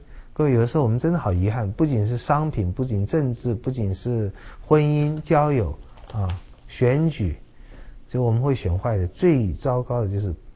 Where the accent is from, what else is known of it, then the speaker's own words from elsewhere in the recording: China; 你一天到晚就是领受那些我们中国人下里巴人那些比较差劲的阳春白雪